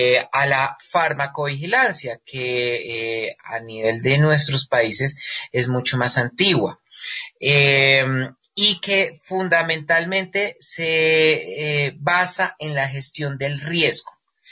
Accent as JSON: {"language": "Spanish", "country": "Colombia", "said": "Yo quise remitirme, dado que soy de Colombia, a la definición que legalmente tenemos en este momento."}